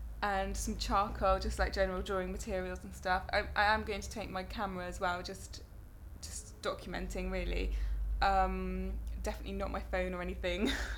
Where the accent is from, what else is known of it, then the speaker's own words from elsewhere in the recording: South West England, United Kingdom; Yeah, well, I grew up in Cornwall. I'm in a really sort of small village, kind of in the middle of nowhere in Cornwall.